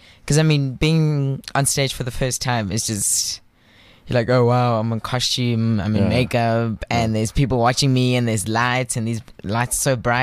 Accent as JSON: {"language": "English", "town": "Pretoria", "region": "Gauteng", "country": "South Africa", "tie": "born or raised there", "also_born_or_lived": "Rustenburg", "said": "I was born in Rustenburg, and then I moved to Pretoria for my primary schooling and stuff."}